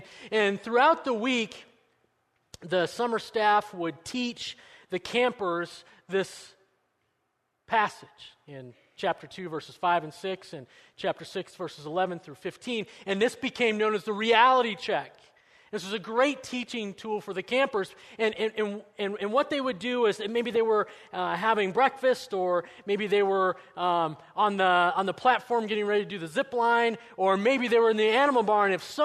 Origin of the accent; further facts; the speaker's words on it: Denver, Colorado, United States; I grew up in Denver, Colorado, and even though I had those, I had no desire to go to college